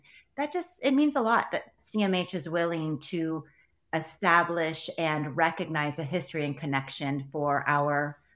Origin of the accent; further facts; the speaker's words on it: Ventura, California, United States; I was born and raised here in Ventura, and believe it or not, born at Community Memorial Hospital 49 years ago.